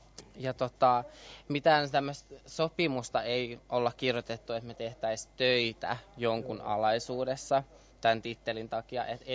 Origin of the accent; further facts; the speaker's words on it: Turku, Southwest Finland, Finland; Olen 23-vuotias. Täytin eilen ja olen Turusta.